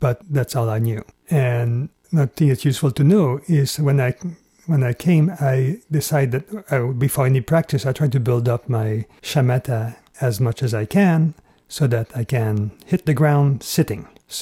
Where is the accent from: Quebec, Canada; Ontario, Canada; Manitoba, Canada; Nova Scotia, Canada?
Quebec, Canada; accent: French-Canadian; now in Vancouver, Canada; I live in Vancouver, British Columbia. The accent you hear is a French-Canadian accent. I grew up in Quebec.